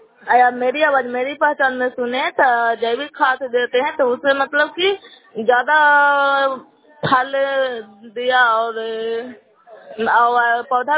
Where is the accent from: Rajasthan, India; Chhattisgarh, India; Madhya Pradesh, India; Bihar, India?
Bihar, India; Nalanda; नालंदा जिला नगर नौसा ब्लॉक कैला पंचायत के निवासी हूँ।